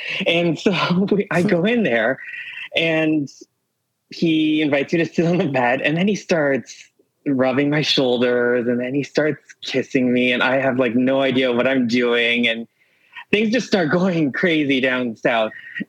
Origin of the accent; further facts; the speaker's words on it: Toronto, Ontario, Canada; I'm from Toronto.